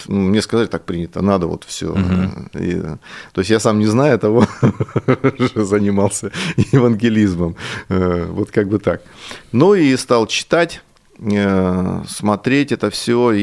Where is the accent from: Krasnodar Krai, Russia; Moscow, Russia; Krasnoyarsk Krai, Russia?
Krasnodar Krai, Russia; Krasnodar; Я-то вообще-то родился не на Украине, я родился в Краснодаре. Это мой родной город.